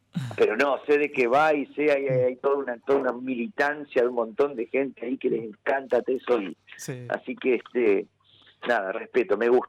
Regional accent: Buenos Aires, Argentina; yo como buen porteño me tengo que callar la boca ahí.

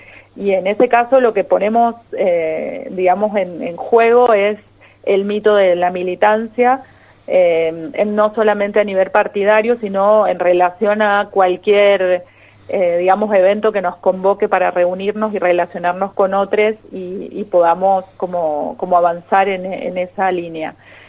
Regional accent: Mendoza, Argentina; la vivencia que hemos tenido como comunidad, como pueblo mendocino en defensa del agua.

